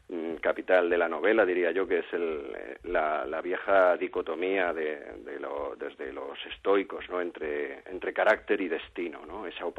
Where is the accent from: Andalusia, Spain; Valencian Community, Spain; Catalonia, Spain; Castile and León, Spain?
Valencian Community, Spain; Alicante; now in Murcia, Spain; Yo vivo en Murcia, soy de Alicante, en todo caso el sureste